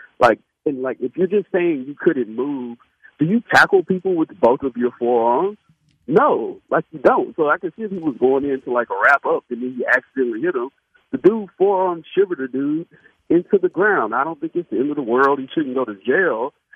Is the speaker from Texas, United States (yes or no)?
yes; Houston, Texas, United States; I mean, I'm in Houston as it gets, man. Born and raised in Houston, went to Sharpstown Mall.